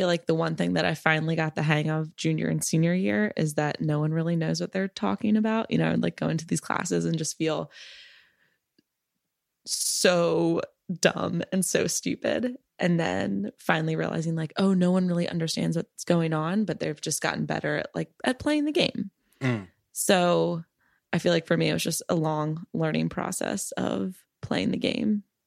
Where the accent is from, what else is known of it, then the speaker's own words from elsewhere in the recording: Maryland, United States; I'm from Maryland. Right, what part of Maryland? Near Annapolis. So kind of between Baltimore and Annapolis.